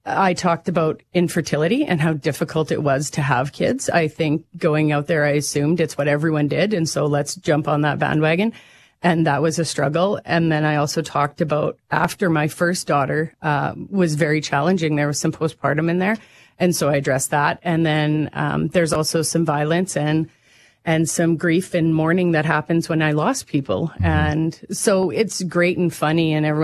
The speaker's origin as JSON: {"language": "English", "town": "Regina", "region": "Saskatchewan", "country": "Canada", "tie": "born or raised there", "said": "I grew up in Regina"}